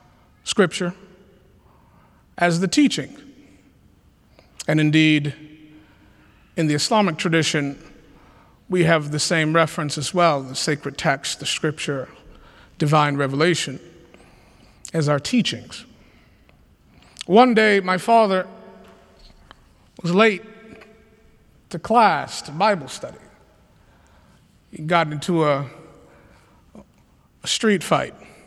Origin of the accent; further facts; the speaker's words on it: Atlanta, Georgia, United States; I grew up in the South, in Atlanta, Georgia, in the Black church, actually.